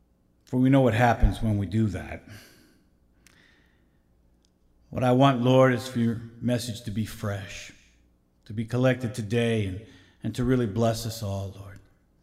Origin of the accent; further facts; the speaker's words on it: Philadelphia, Pennsylvania, United States; And I was born in Philadelphia. That's where I grew up and spent most of my time.